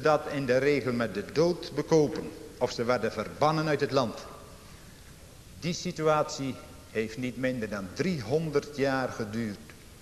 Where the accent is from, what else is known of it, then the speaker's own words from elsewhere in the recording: Netherlands; het grote voorrecht dat wij als Nederlanders mogen hebben dat we opgroeien in een land waar de laatste 4 eeuwen de bazuin van het zuivere evangelie heeft mogen klinken en nog mag klinken.